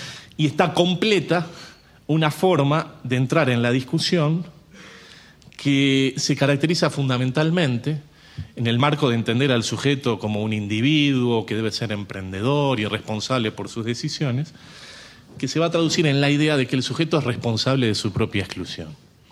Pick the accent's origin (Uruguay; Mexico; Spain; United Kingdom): Uruguay; nosotros como sociedad uruguaya